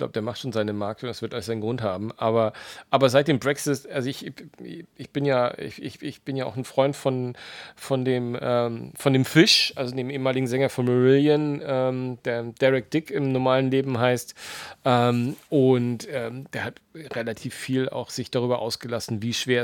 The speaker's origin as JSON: {"language": "German", "country": "Romania", "said": "Wie man das bei uns in Rumänien so sagt."}